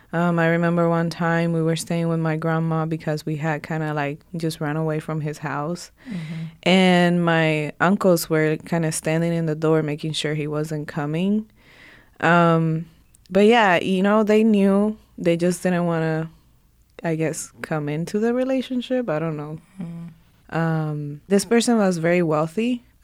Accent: Puerto Rico; also born or lived in Dominican Republic; I am from the Dominican Republic, but I was raised in Puerto Rico.

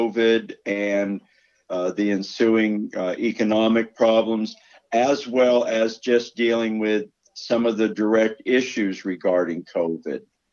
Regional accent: East Coast, United States; moved away as an adult; now in Spokane, United States; I grew up on the East Coast. I moved to the Spokane area about 20 years ago.

